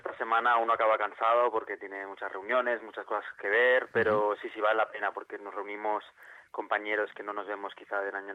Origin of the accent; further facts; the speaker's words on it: Barcelona, Catalonia, Spain; en Barcelona concretamente, donde soy yo todavía y donde se ha hecho el Game Lab, pues todavía más.